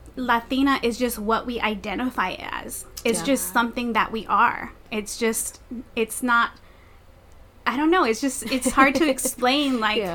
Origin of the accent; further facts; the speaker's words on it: Texas, United States; I was born and raised here in Texas. My parents were born and raised here. My grandparents were.